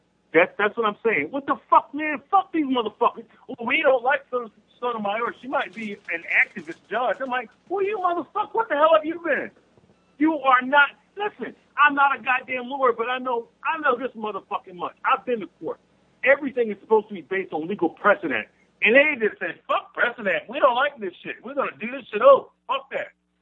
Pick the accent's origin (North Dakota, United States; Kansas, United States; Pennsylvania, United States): Pennsylvania, United States; Philadelphia; Because, remember, I'm from Philadelphia, and remember, W.E.B. Du Bois, the Negro, the Philadelphia Negro, that was his doctorate thesis.